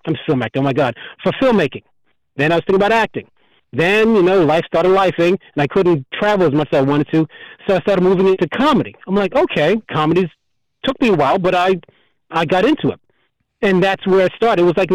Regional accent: New Jersey, United States; That's inflection, but to me, it's number one because I'm from Jersey.

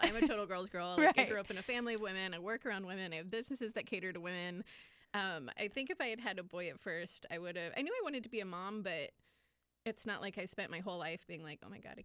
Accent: Jacksonville, Florida, United States; moved away; also born or lived in South Carolina; I am originally from South Carolina, but grew up in Jacksonville.

